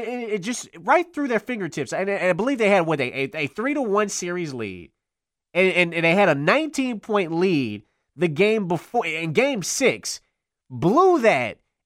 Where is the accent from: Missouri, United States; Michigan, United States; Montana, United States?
Michigan, United States; Detroit; I will be heading down to my hometown. That's right, Detroit, Michigan.